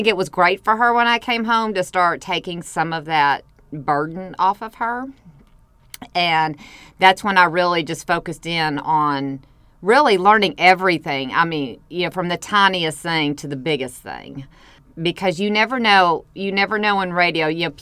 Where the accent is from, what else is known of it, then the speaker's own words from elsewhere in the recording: Glenwood, United States; because it reminded me of growing up in Glenwood